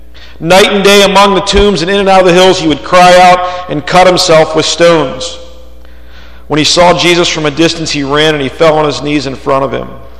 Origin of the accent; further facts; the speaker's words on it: Baltimore, Maryland, United States; I grew up in Baltimore. We could barely put three sentences in a row correctly. If we did, the city stopped for a moment of silence.